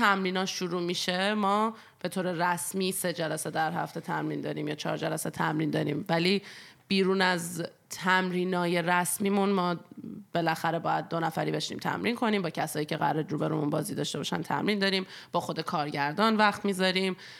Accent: Iran; مخصوصا ماهایی که بیرون از ایرانیم

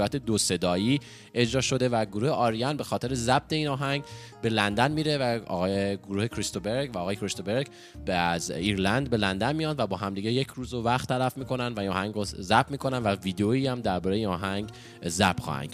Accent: Iran; برای ما که تو ایران بزرگ شدیم

